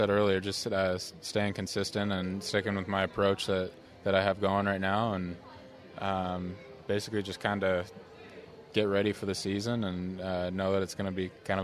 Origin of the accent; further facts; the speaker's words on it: Pleasanton, California, United States; I'm from Pleasanton, California.